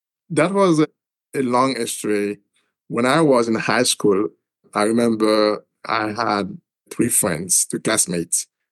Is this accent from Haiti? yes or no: yes; Haiti; I was born in Haiti and grew up in Haiti. I am the second child of in a family of five children. So I studied political science in Haiti.